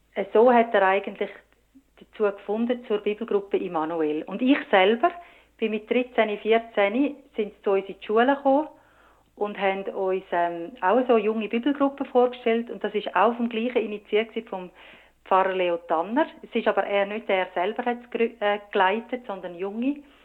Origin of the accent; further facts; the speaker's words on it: Dietikon, Zurich, Switzerland; accent: Zurich; also born or lived in Toggenburg; gut katholischen Familie aufgewachsen. Wir sind jeden Sonntag in Kirche. Ich bin in Dietikon aufgewachsen, darum habe ich auch in einer Zürcher Einschlag, obwohl ich Toggenburgerin bin. Wir sind dann später ins Toggenburg gezügelt.